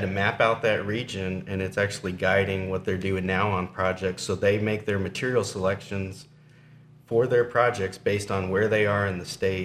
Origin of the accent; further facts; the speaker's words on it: Florida, United States; I grew up in Florida. There's a lot of weird stuff that happens in Florida.